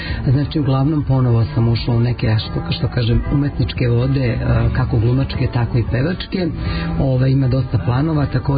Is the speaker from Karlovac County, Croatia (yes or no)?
no; Šibenik, Šibenik-Knin County, Croatia; A ja sam Dalmatinka